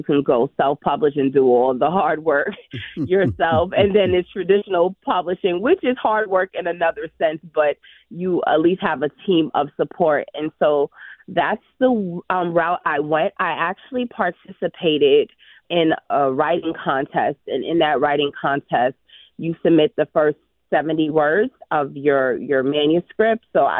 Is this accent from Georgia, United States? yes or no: no; Bronx, New York, United States; And I think growing up in the Bronx and growing up as a kid of hip hop in that poetic language, that's what felt authentic to the Bronx, and that's what felt authentic to me.